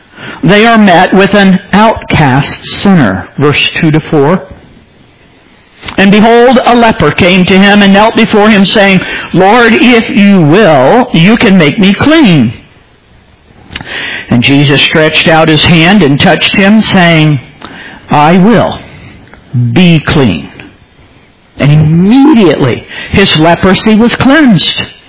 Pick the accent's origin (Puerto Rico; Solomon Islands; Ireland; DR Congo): DR Congo; On the mission station that I grew up in the Congo, we had a leper colony.